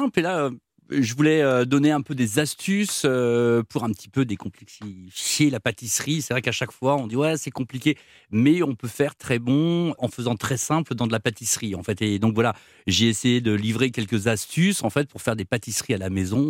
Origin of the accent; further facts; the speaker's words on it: Brittany, France; je suis breton